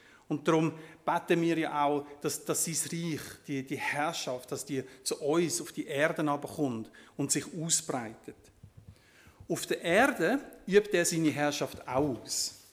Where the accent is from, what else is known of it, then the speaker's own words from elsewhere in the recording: Switzerland; Oder ist im Himmel auch so ein Bankgeheimnis wie bei uns in der Schweiz?